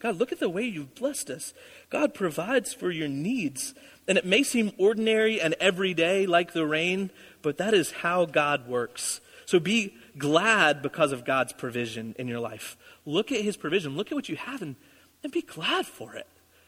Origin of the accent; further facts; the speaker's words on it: United States; I'm from Union County. Maybe I should know this stuff.